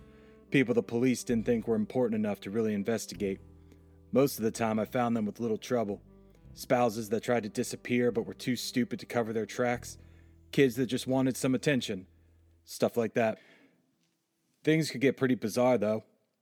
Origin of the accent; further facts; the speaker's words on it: New York, United States; Being a New Yorker, I'm very familiar with that smell